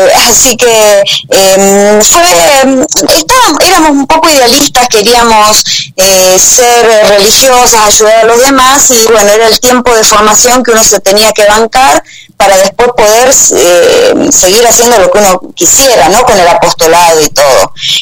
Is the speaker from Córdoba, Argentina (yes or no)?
yes; Justiniano Posse, Córdoba, Argentina; Sí, de Justiniano Pozo, en provincia de Córdoba.